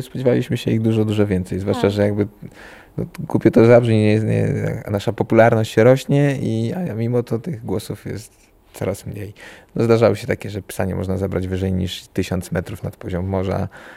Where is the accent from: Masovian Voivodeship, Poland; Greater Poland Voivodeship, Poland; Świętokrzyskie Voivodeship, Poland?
Masovian Voivodeship, Poland; Warsaw; No jak my pochodzimy z Warszawy. I teraz te 3 miesiące w tej przerwie byliśmy w tej Warszawie.